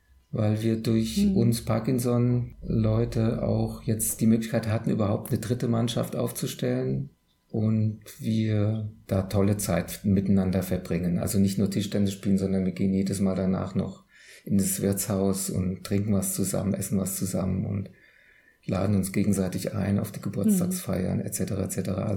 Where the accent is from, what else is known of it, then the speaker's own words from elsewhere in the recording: Hesse, Germany; born there; moved away as an adult; Also ich bin ja eigentlich gebürtiger Hesse, lebe jetzt seit 2006 in Franken, in Oberfranken.